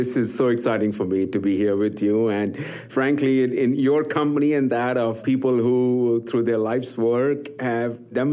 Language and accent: English; India; I grew up in India, and we didn't have much